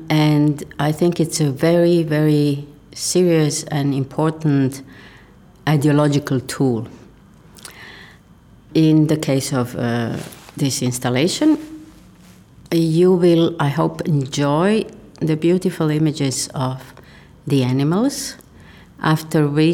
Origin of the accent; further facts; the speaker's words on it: Zagreb, City of Zagreb, Croatia; English is a second language; I was born in Zagreb, Yugoslavia in 1949. I live in Zagreb, Croatia, which is a newly established state in 1992 after the war in Yugoslavia.